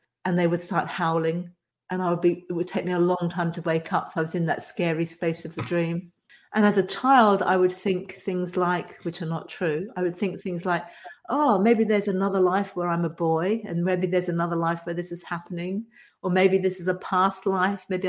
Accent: England, United Kingdom; now in Australia; I was brought up in England, although I live in Australia, I'm English originally.

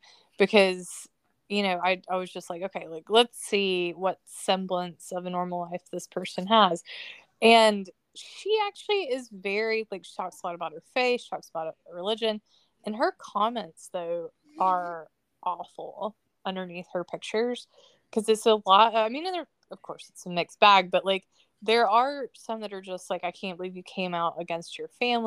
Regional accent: the South, United States; And I grew up in the South, so it's like, oh, look at you.

